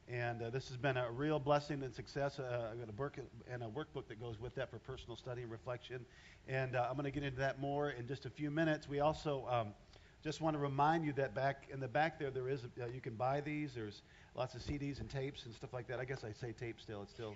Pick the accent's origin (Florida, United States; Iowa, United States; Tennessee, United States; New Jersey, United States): Iowa, United States; You know, I remember when I grew up in Iowa, we used to never lock our doors.